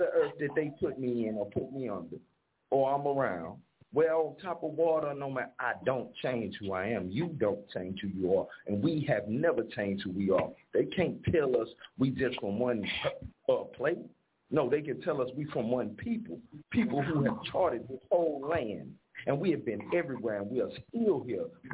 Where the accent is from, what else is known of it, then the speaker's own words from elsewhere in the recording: Texas, United States; Just because I'm from Texas, that don't mean when you send me to New York, I'm going to stop eating.